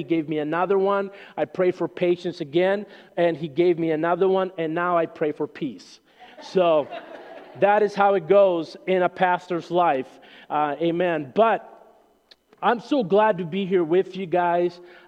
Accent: Minnesota, United States; My wife and I'm originally from Minnesota. My wife is from Madison.

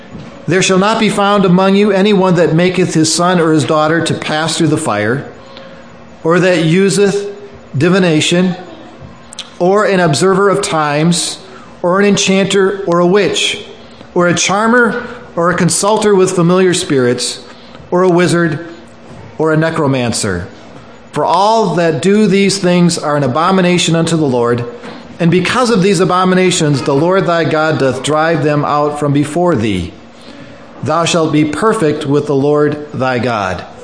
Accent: Union Grove, United States; In a church where I was growing up in Union Grove, we had a person who was formerly a member of the Church of Satan.

